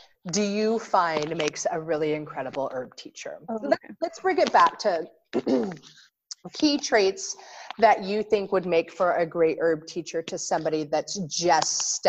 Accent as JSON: {"language": "English", "region": "Nebraska", "country": "United States", "tie": "born or raised there", "said": "I remember when I was a little girl, I grew up in Nebraska."}